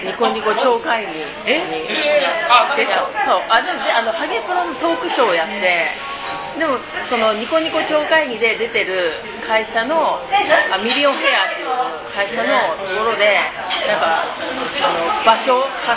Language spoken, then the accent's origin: Japanese; Yamagata, Japan; 山形県の私の実家に。